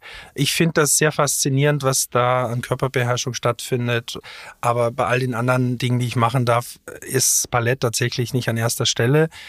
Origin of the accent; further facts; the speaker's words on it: Styria, Austria; kriegt tatsächlich eine steirische kulinarische Ecke, wo es wirklich das gibt, wo ich herkomme.